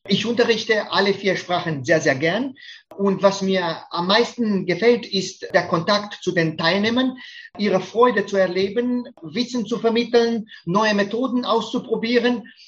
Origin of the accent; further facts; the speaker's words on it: Romania; German is a second language; now in Germany; Ich komme ursprünglich aus Rumänien und seit 20 Jahren lebe ich in Deutschland.